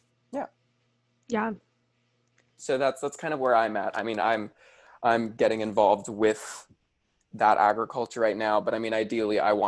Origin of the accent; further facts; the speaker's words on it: Hawaii, United States; Yeah, honestly, I mean, I grew up in Hawaii, but I was never like one with like Dinah, like the nature and like the land.